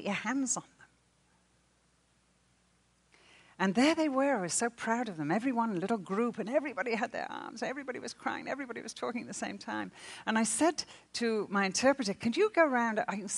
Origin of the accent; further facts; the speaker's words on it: England, United Kingdom; now in United States; When we came from England, I had no idea. No training, no culture. I thought there was no difference in American and English.